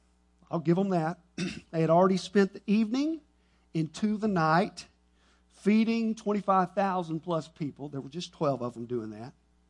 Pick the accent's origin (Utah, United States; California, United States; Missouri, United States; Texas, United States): Texas, United States; Duncanville; He died in Plano, Texas, right up kind of north of where I grew up there in Duncanville on the south side.